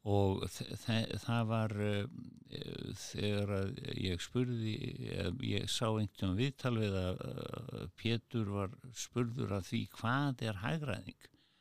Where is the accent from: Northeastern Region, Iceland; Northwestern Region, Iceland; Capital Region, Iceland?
Capital Region, Iceland; Reykjavík; hann var nú nálagt þarna sem að ég ólst upp í Kringlumýrinni